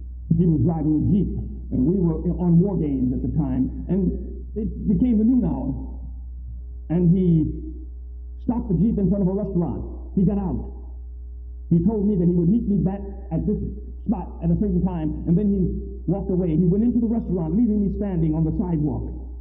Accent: Pennsylvania, United States; Now, I'm from Pennsylvania, I don't know what the customs and mores are

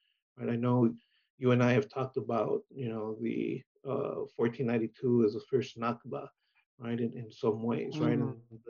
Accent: San Ysidro, California, United States; when I was growing up in San Isidro, I often point to a massacre that happened just down the street from my house

